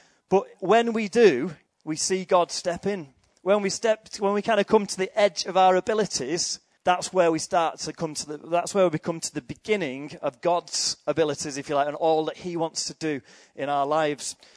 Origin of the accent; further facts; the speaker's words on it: Salford, North West England, United Kingdom; And I'm from Salford. I grew up in Salford.